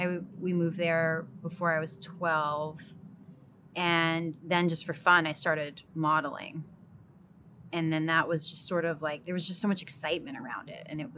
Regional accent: Rhode Island, United States; born there; I was born in Rhode Island.

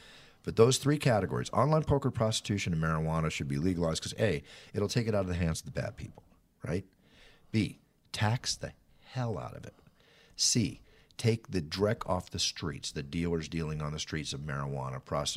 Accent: Dallas, Texas, United States; I lived in the Bible Belt. I grew up partially in Dallas, Texas.

